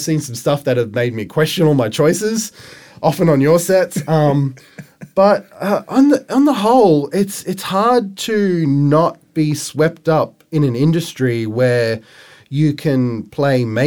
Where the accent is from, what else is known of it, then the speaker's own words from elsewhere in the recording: Queensland, Australia; I grew up in North Queensland, and that's sort of a place to me that is, I found very unstimulating.